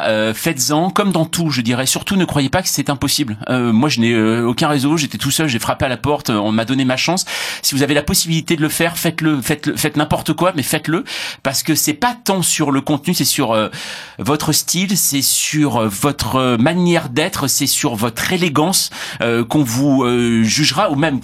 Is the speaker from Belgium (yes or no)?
no; Paris, Île-de-France, France; Je suis parisien